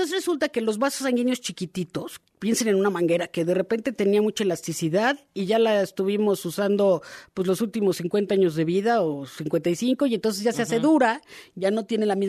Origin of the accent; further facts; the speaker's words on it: Mexico; Acuérdense cómo somos las mexicanas.